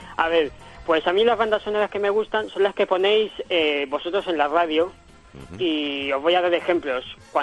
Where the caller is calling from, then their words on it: Pamplona, Navarre, Spain; de Pamplona.